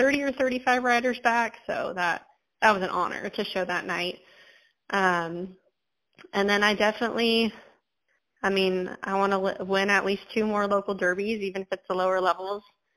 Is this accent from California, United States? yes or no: yes; California, United States; I mean, I'm from California, and people are like, why don't you go home, or why don't you want vacation?